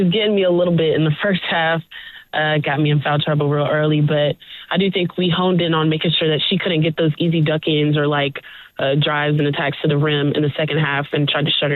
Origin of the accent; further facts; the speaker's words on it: Georgia, United States; Since you guys know, I am from Georgia, and this is a lot closer than Wake Forest was.